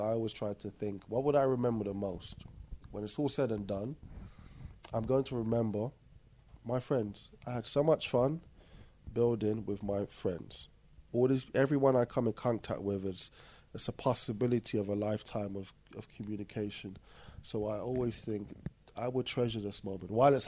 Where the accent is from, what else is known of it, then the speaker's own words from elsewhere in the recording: Nigeria; I think being Nigerian and being from a proud group of people, and even being from the Bits, like the Bits is proud.